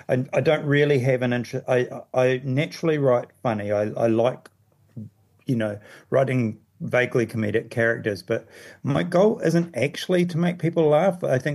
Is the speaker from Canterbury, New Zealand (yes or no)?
no; Dunedin, Otago, New Zealand; Brockville, the suburb that I used to look across from in my hometown in Dunedin.